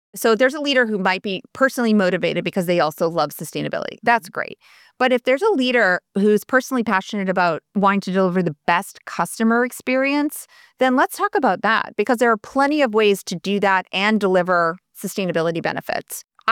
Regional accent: New England, United States; One is I've always loved oceans, and I grew up in New England around the beach, and I just love the natural environment.

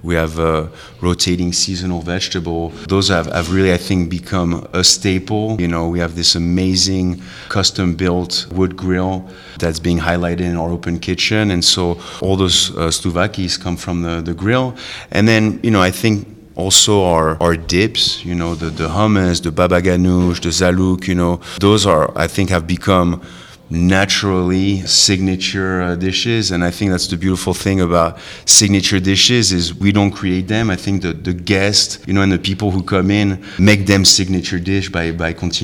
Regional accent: Bordeaux, Nouvelle-Aquitaine, France; I grew up in Bordeaux, so kind of the southwest area, but, you know, I spent a lot of time along the Mediterranean and travel kind of throughout Europe.

